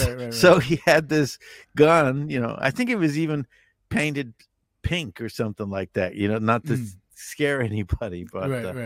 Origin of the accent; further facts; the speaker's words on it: Stamford, Connecticut, United States; I grew up in Glenbrook. I was a great drummer. I was one of the greatest drummers ever to come from Stamford, Connecticut.